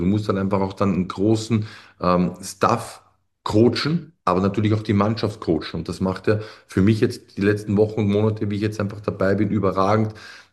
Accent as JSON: {"language": "German", "country": "Austria", "said": "Das ist bei uns in Österreich die höchste Trainerausbildung."}